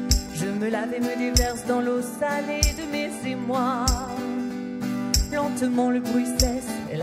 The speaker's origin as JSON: {"language": "French", "region": "Pays de la Loire", "country": "France", "said": "On est vraiment ravis d'être avec vous ce soir. On a fait de la route parce que nous, on vient de Vendée."}